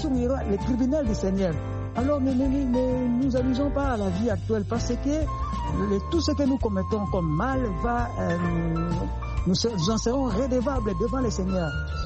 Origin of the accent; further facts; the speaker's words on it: Kinshasa, DR Congo; je suis donc habitant de Kinshasa. Je suis Kinois. Les habitants de Kinshasa, on les appelle les Kinois. Originaire de la RD Congo. Je suis né à Kinshasa. Je suis Congolais de la RD Congo.